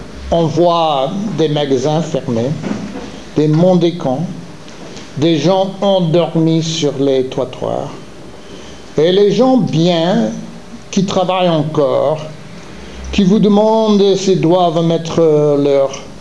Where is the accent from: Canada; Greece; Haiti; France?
Greece; Je viens de Grèce